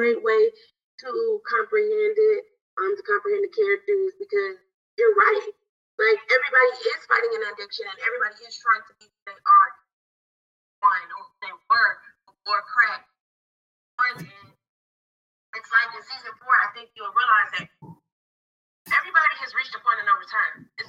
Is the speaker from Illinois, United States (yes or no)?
no; Atlanta, Georgia, United States; You know, I'm from Atlanta, Isaiah's from Atlanta.